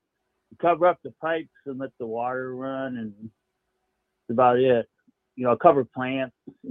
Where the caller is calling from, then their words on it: Florida, United States; from Florida.